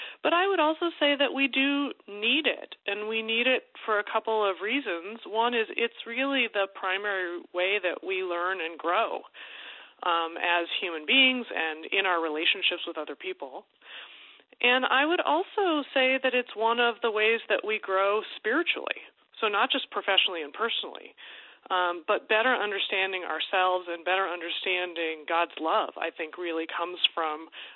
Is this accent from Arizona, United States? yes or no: no; Nebraska, United States; also born or lived in Iowa; honestly, I'm from Iowa, grew up in Nebraska, my dad's from Minnesota, and I spend part of every summer in Wisconsin, so you may hear a little bit of it in my voice now and there.